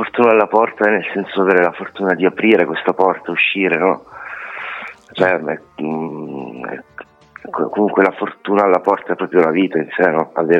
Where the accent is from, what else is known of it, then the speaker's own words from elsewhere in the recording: Sicily, Italy; now in Barbianello, Italy; Io sono siciliano, ma abito a Pavia, cioè in provincia di Pavia, Barbianello.